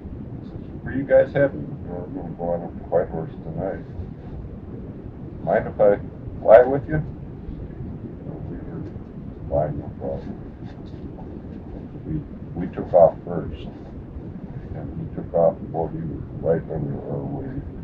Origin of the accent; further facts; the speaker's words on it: Great Falls, Montana, United States; We got up to Great Falls there, and that's my home country.